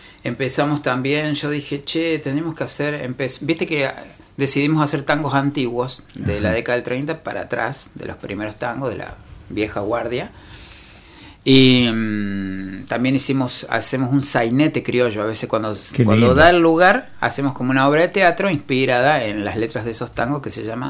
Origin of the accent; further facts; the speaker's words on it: Villa Constitución, Santa Fe, Argentina; now in Córdoba, Argentina; que nosotros somos del sur de Santa Fe. Nos vinimos a Córdoba.